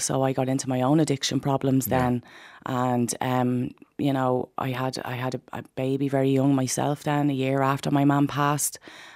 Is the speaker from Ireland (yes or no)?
yes; Ballymun, Leinster, Ireland; I grew up in Ballymun, and I'm the eldest child of four children, three younger brothers.